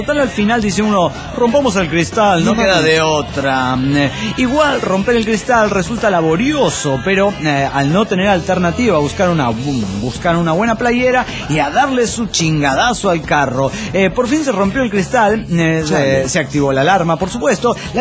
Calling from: Chetumal, Quintana Roo, Mexico; de Chetumal Quintana Roo.

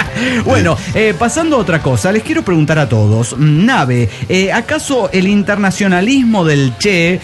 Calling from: Guadalajara, Jalisco, Mexico; de Guadalajara, Jalisco y México.

